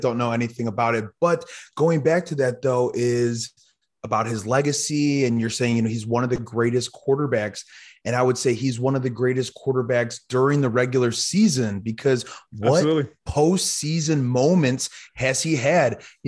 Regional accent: Chicago, Illinois, United States; So I'm from Chicago, so I'm a Bears fan, right?

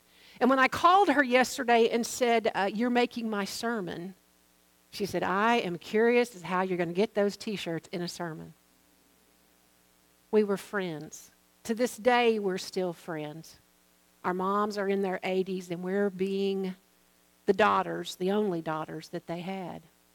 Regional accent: Tennessee, United States; Growing up in East Tennessee, I met a girl in fifth grade when I started at a new elementary school.

